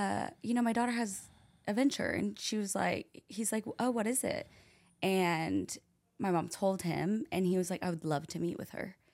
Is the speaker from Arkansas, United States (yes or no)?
yes; Fayetteville, Arkansas, United States; And because also growing up in Fayetteville, Bentonville is a rival. Like, we're like, F Bentonville.